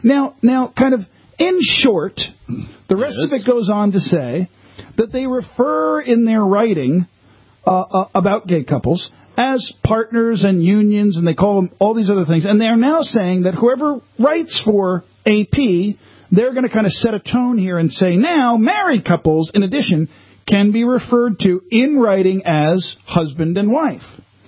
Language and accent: English; Massapequa, New York, United States; Listen, we're from Massapequa, buddy.